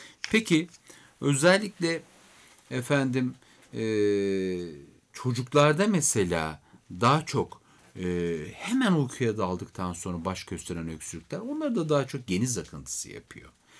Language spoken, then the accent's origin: Turkish; Beypazarı, Ankara, Turkey; ben Ankara Beypazarlıyım. Yıllarca sobalı evlerde büyüdük.